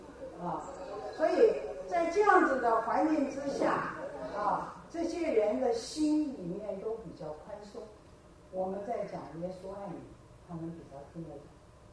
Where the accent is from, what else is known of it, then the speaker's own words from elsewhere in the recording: China; 我们中国人喜欢仙鹤了，丹顶鹤了。